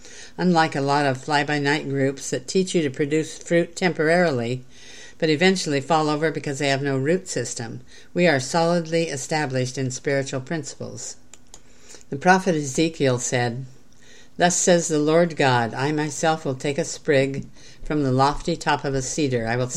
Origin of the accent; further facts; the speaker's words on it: Pacific Northwest, United States; I grew up in the Northwest, where we have some of the world's most beautiful trees.